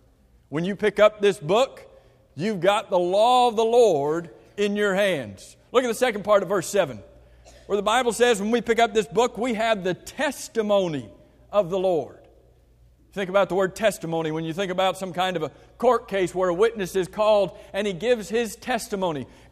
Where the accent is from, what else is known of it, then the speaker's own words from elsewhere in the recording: West Palm Beach, Florida, United States; I have never in my life walked out on a frozen lake. I was raised in West Palm Beach, so I'm not really sure why I've never walked out on a frozen lake.